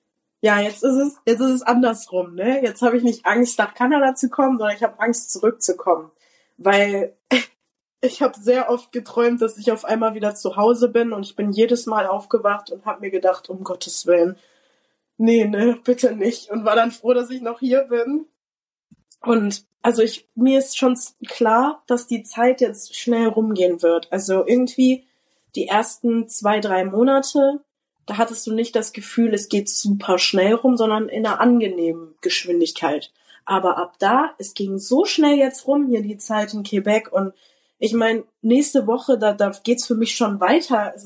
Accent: Germany; now in Canada; ich fühle mich auf jeden Fall als Kanadierin. Natürlich, wenn Leute mich fragen, wo ich herkomme, sage ich trotzdem Deutschland

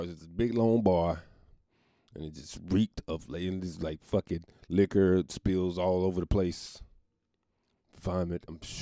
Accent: North Carolina, United States; Because I'm from North Carolina. We got that natural beach.

